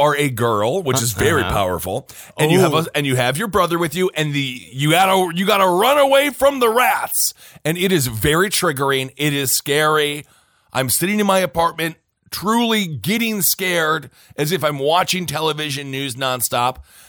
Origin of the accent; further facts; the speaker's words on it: Wisconsin, United States; Because I'm from Wisconsin.